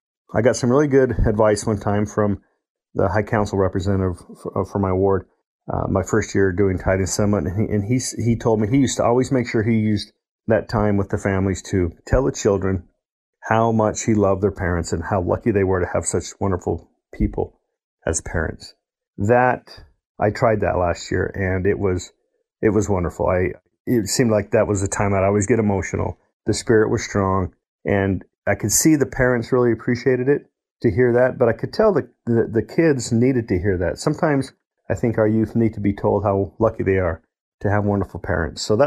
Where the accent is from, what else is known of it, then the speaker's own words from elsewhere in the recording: Longdale, Nevada, United States; I'm from Longdale, Nevada, which is just outside of Las Vegas.